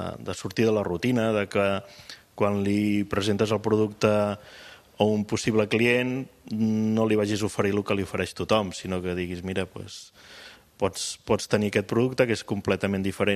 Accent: Sant Martí Sarroca, Catalonia, Spain; now in Ordal, Spain; jo sóc fill de Sant Martí Sarroca i vaig conèixer una carnissera molt eixerida i cap a Ordal que vaig venir. I fins ara estem aquí.

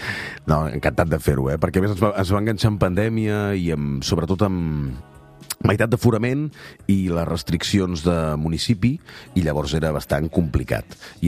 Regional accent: Malgrat de Mar, Catalonia, Spain; després segurament aniré al meu poble, Malgrat de Mar, estar amb els amics de tota la vida i amb els meus pares

